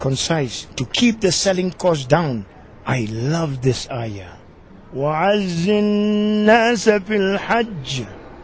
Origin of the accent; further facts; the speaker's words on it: California, United States; Orange County originally. Then I moved to LA.